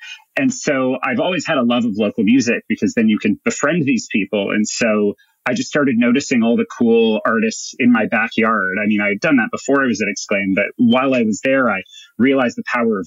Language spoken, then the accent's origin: English; Toronto, Ontario, Canada; So when I was growing up in Toronto, my mom would take me and my little brother to school.